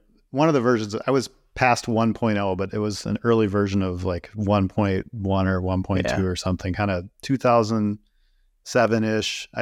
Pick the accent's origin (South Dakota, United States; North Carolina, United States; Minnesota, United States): Minnesota, United States; Yeah, I grew up in a small town in Minnesota, actually. I'm from Minnesota originally and ended up going to university here and started my career here, moved around a bit.